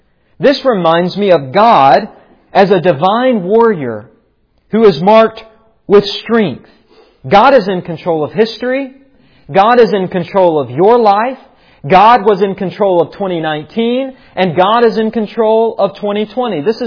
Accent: West Virginia, United States; Now, partly I say that because I'm from West Virginia, and West Virginia is the mountain state.

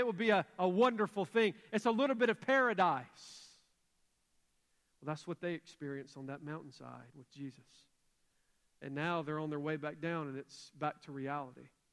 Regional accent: Douglasville, Georgia, United States; You know, I'm from Douglasville. We see snow once every few years, and it's usually not that bad.

